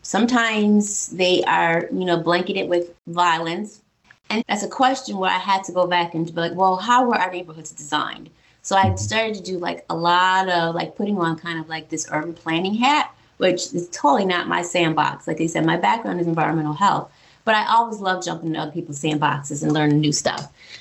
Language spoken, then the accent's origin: English; Buffalo, New York, United States; I started to put up a mirror and look at my own backyard of growing up in Buffalo